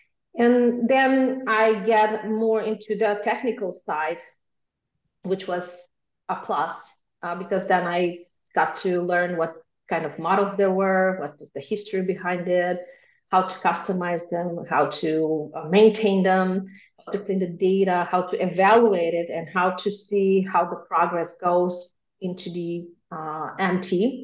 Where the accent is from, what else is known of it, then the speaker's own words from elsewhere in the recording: North Macedonia; first language Macedonian; English is a second language; moved away as an adult; now in Poland; I speak Macedonian because this is my native language, and I live for 13 years here in Poland.